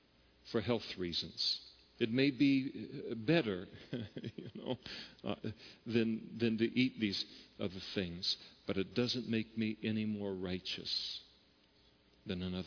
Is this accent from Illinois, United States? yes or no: no; Napa, California, United States; Now, I grew up in Napa